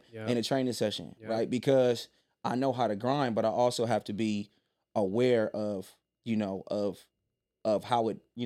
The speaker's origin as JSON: {"language": "English", "town": "Oakland", "region": "California", "country": "United States", "tie": "born or raised there", "said": "I grew up in Oakland, California."}